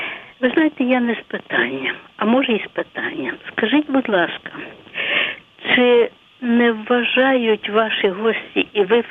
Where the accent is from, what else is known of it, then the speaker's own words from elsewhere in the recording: Ternopil, Ternopil Oblast, Ukraine; Я тернополянка.